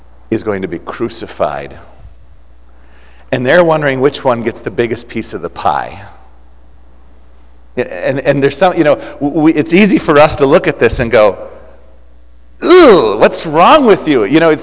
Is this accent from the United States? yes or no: yes; United States; as an American, I was aghast